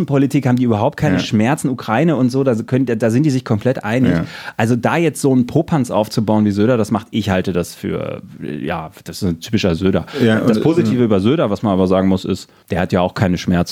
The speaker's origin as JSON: {"language": "German", "region": "Brandenburg", "country": "Germany", "said": "Finde ich als Brandenburger auch nur so mittelpralle."}